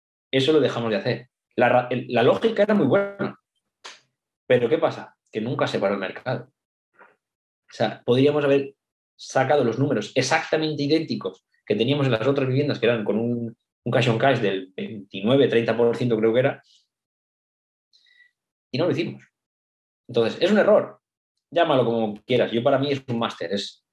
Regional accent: Spain; somos nosotros los españoles, que también somos más o menos del mismo perfil, negociantes hasta la última

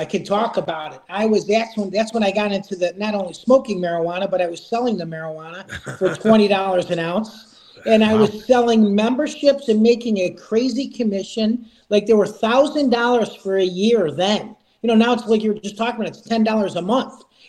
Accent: Cleveland, Ohio, United States; You know, again, the 63 years I've been on this earth, born and raised in Cleveland.

